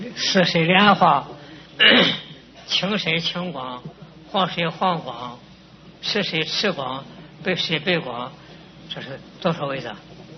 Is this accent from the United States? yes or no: no; China; 我是个中国人